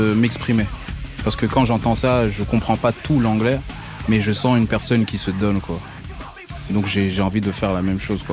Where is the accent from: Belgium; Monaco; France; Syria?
Belgium; moi, je viens de la Belgique. En Belgique, t'as le côté francophone, le côté néerlandophone. Moi, ma mère, elle m'a mis directement dans le côté néerlandophone.